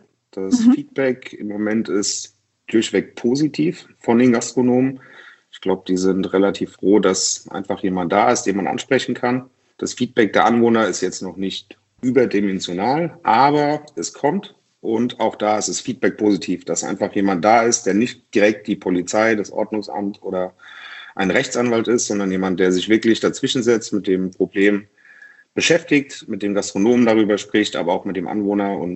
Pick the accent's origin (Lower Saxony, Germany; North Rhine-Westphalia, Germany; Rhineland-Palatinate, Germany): Rhineland-Palatinate, Germany; Mainz; natürlich auch in meiner Heimatstadt Mainz.